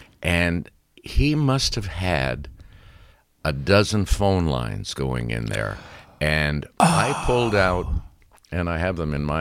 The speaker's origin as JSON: {"language": "English", "town": "Sudbury", "region": "Ontario", "country": "Canada", "tie": "born or raised there", "lives_now": "Toronto, Canada", "said": "I had him take the train from Sudbury, my hometown where he lived, to Toronto"}